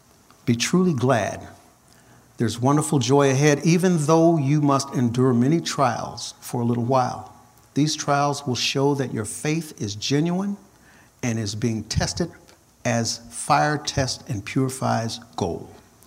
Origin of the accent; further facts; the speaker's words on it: Chicago, Illinois, United States; And as I grew up in Chicago, and even then, I still witnessed some things